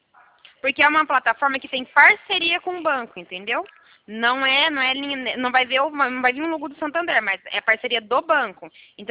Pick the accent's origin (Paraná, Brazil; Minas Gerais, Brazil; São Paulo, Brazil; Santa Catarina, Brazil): São Paulo, Brazil; Americana; Eu sou de Americana. Interior de São